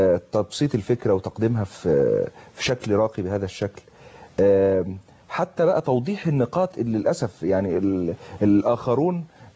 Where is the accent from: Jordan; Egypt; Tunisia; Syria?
Egypt; لاننا احنا مصريين